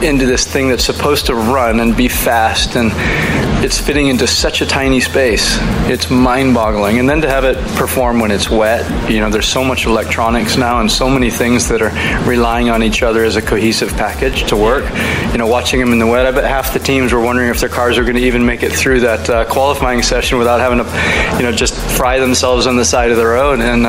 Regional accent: Hawaii, United States; You know, I'm from Hawaii and I should be used to it, but this is too hot for me.

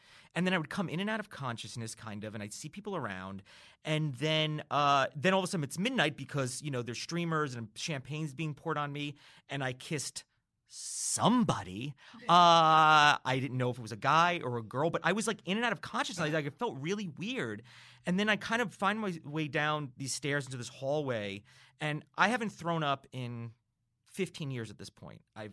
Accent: New York, United States; also born or lived in New Jersey; now in California, United States; I'm from New York, like northern New Jersey, and then upstate New York about an hour around New York City.

